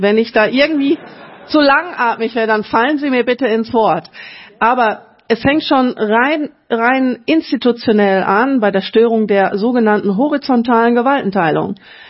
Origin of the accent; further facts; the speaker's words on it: Germany; ich bin eben keine Journalistin, ich bin deutsche Politikerin